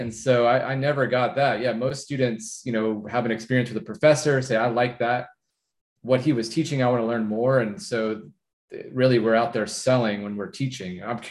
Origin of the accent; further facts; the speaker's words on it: Austin, Texas, United States; I'm born and raised in Austin, Texas. And I started my academic journey at ACC, the community college here in Austin.